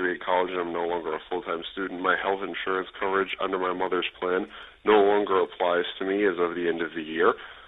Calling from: Warwick, Rhode Island, United States; I'm calling from Warwick, Rhode Island.

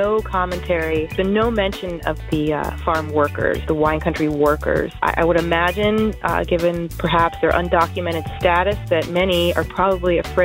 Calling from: Oakland, California, United States; I'm calling from Oakland, California.

